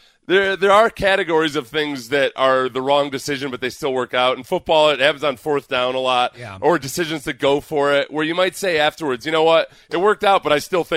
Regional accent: Manchester, North West England, United Kingdom; from Manchester, England.

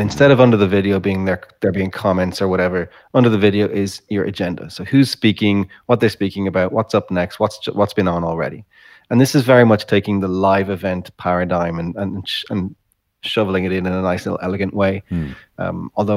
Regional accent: Ireland; accent: Irish; I should put all my Irish accent if this is for the Irish people.

